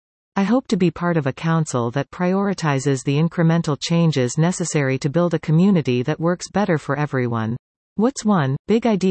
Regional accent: Sooke, British Columbia, Canada; lived in the Souk area most of my life, including Souk, Otter Point, Shirley, and East Souk. Souk is my hometown, where I learned to drive, where my wife grew up

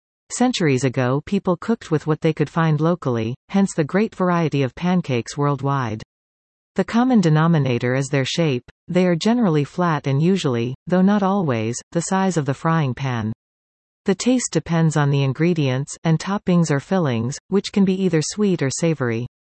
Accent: Germany; In my home country, Germany, pancakes were known as Pfannkuchen.

